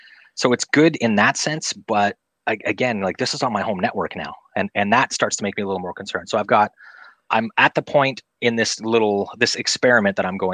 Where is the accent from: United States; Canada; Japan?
Canada; I'm Canadian for everybody, just in case.